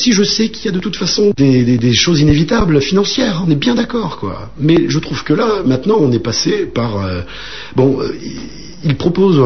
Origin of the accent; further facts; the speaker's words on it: Caen, Normandy, France; born there; now in Lorraine, France; je suis né en Normandie, à Caen, hein?